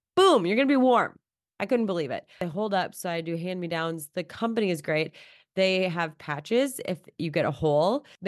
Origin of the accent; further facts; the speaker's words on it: Minnesota, United States; I grew up in Minnesota and I did not know that you only needed 3 layers to stay really nice, warm, and toasty.